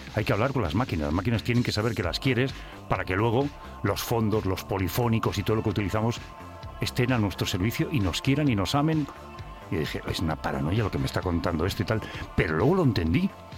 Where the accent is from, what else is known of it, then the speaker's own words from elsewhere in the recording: Barcelona, Catalonia, Spain; moved away as an adult; now in Madrid, Spain; Yo llevo 33 años en Madrid, pero yo soy nacido en Barcelona y trabajé mi primera época allí.